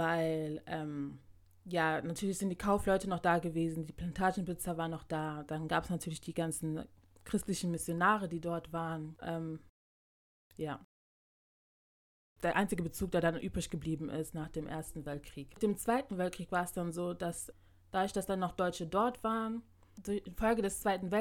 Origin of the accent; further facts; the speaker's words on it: Ghana; German is a second language; Es ist ja so ein Mehrvölkerland wie bei uns in Ghana. Die sprechen ja alle verschiedene Sprachen.